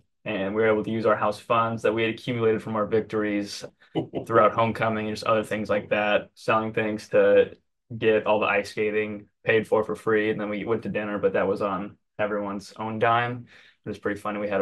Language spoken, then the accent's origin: English; Lee's Summit, Missouri, United States; I'm from Lee Summit, Missouri. I attend Liberty Street Community of Christ in Independence. Grew up always going to church.